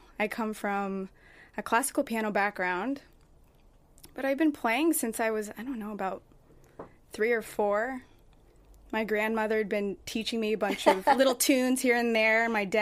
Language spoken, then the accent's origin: English; Flemington, New Jersey, United States; also born or lived in Upland, California; I'm from Flemington, New Jersey.